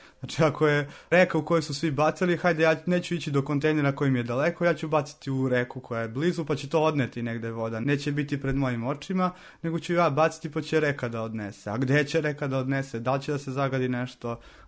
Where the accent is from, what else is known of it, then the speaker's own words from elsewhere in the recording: Vranje, Pčinja District, Serbia; Ja sam iz Vranja